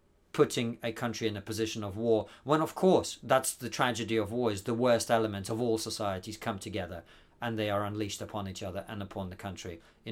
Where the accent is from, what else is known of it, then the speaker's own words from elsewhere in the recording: Moscow, Russia; as someone who was a Jewish dark-skinned kid growing up in Moscow, I had to be very careful to avoid hordes of neo-Nazis that were roaming the streets of Moscow in the 90s